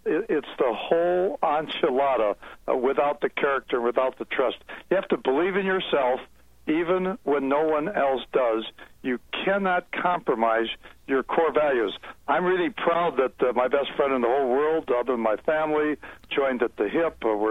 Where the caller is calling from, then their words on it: Minneapolis, Minnesota, United States; I'm calling from Minneapolis, where my plant and my business is.